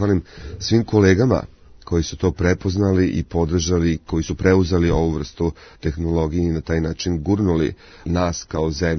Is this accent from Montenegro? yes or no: no; Sombor, Vojvodina, Serbia; čak sam došao iz Sombora, nisam došao iz nekog velikog grada.